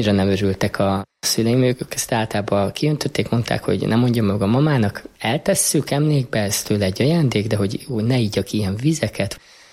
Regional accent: Pásztó, Nógrád, Hungary; born there; Pásztón születtem. Ez egy palócvidék, szinte mindenki katolikus, és a mi családunk is mind apai, mind anyai ágon római katolikusok.

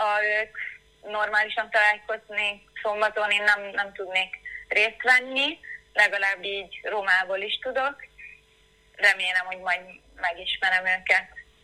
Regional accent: Italy; Hungarian is a second language; a vezetéknevem olasz, mert én olasz vagyok, de édesanyám kecskeméti, két családom magyar, és én amúgy magyarnak is érzem magam.

